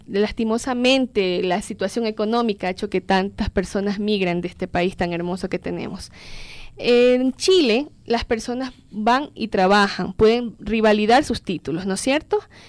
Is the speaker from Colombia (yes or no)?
no; Calceta, Manabí, Ecuador; Soy de Calceta, la famosa La Sin Par que le dicen.